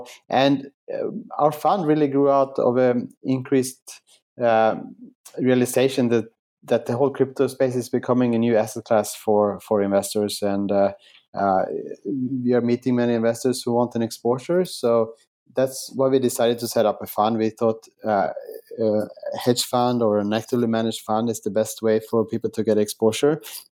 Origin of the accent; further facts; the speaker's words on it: Sweden; moved away as an adult; also born or lived in New York / Singapore; now in Melbourne, Australia; back in my home country of Sweden and in Asia.